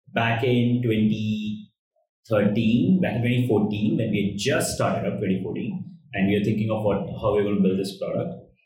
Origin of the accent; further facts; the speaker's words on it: Ahmedabad, Gujarat, India; also born or lived in Chennai; I grew up in Ahmedabad. Parents and a lot of the family still there. Then got an admitted in IIT Madras, moved to Chennai for that.